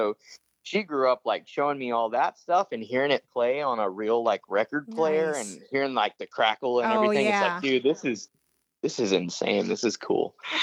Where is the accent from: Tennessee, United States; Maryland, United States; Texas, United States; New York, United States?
Texas, United States; so we're from Texas, but we had a run up to Chicago.